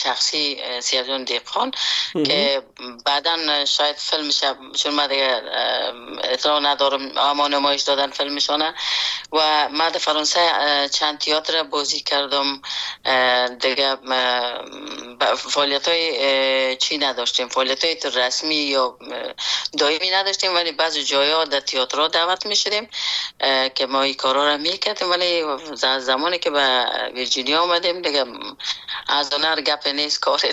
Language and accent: Persian; Afghanistan; born or raised there; moved away